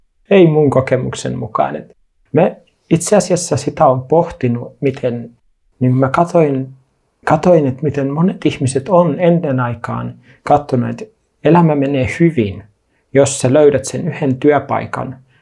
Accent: Kenya; now in Finland; mä oon syntynyt Suomessa, se on 86, mutta aika pian jo niin kun mun lapsuudessa tuli esille se, että vanhemmat oli itse kiinnostunut lähtemään lähetystyöhön. Ja oli valmistautumassa lähetystyöhön ja lopulta aika monien vaiheiden jälkeen päädyttiin Keniaan. No siellä mä sain kasvaa

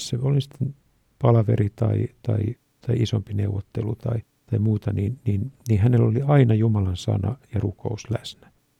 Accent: Vaasa, Ostrobothnia, Finland; kun käyn vaikkapa kotikaupungissani Vaasassa muutaman kerran vuodessa

